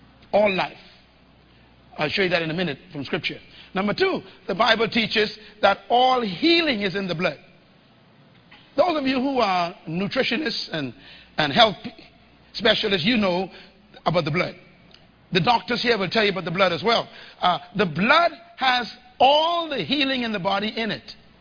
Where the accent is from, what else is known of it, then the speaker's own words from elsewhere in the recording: Baytown, Texas, United States; but I was brought up in Baytown.